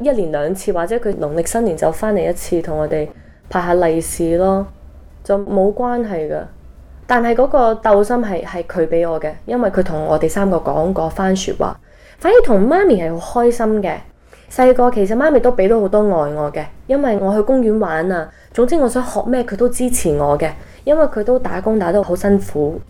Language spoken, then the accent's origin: Cantonese; New York, United States; also born or lived in Hong Kong; 其实我在纽约大的，咁我在香港出世，咁四岁就过咗 New York 啦。